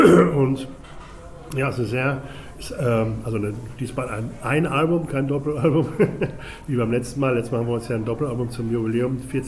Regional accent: Herne, North Rhine-Westphalia, Germany; Ich bin stolzer Ruhrpottler, sind wir alle, glaube ich.

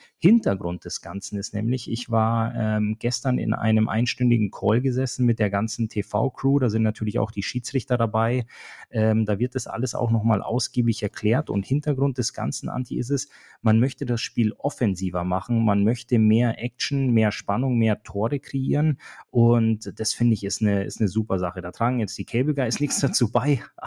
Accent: Düsseldorf, North Rhine-Westphalia, Germany; du cruister als Düsseldorfer ein bisschen rum

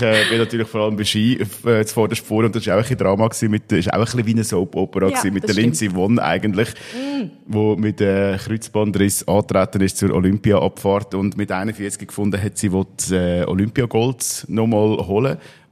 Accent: Aargau, Switzerland; als Aargauer.

